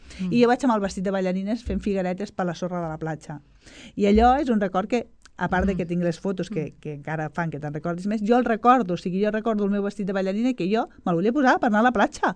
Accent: Sabadell, Catalonia, Spain; quan era més petita i era a Sabadell, anàvem a veure els pastorets a Sabadell

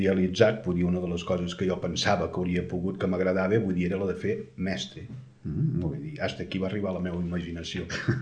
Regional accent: L'Espluga de Francolí, Catalonia, Spain; also born or lived in Tarragona; perquè jo estic batejat al Vilosell, a les Garrigues. Soc nascut a Tarragona, a la Monegal, però batejat al Vilosell. Però al cap d'un any i mig, cap aquí a l'Espluga i, evidentment, de l'Espluga de tota la vida.

